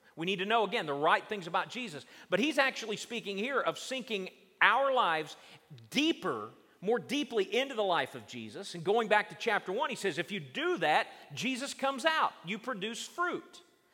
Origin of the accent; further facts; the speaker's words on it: the South, United States; I love blackberries. I grew up in the South.